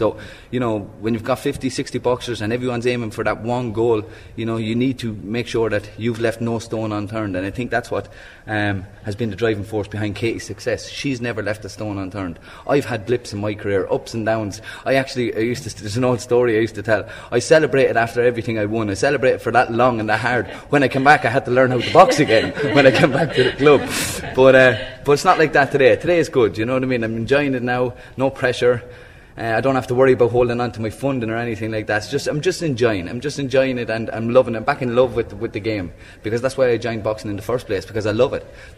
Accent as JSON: {"language": "English", "country": "Ireland", "tie": "born or raised there", "said": "she was the only female boxer when we were growing up in Ireland, amateur anyways, and so she had to train with us all the time, you know."}